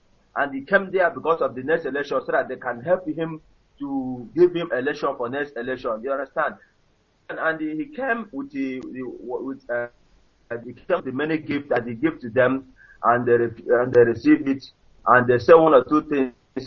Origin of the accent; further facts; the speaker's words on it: Ehimembana, Imo, Nigeria; now in Malaysia; I'm calling from Malaysia. I'm from Imo State.